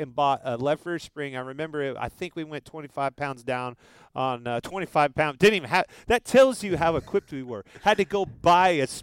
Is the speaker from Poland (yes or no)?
no; Kansas, United States; I'm from Kansas, right?